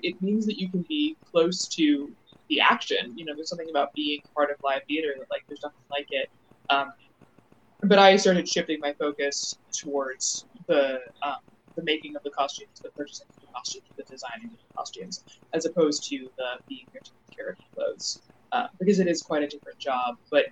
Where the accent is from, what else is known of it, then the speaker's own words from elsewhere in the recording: Maryland, United States; also born or lived in United Kingdom; now in New York, United States; I am from Maryland. I was born in the UK, and I also have lived in parts of Europe, but I am from, I went to high school in Maryland